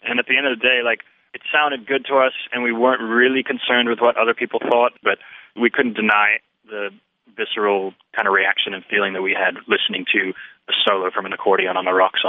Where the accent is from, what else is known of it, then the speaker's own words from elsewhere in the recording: South Africa; also born or lived in London; now in Phoenix, United States; Three of us are born in London, one born in South Africa. We grew up in South Africa, moved to Phoenix, started the band here in Phoenix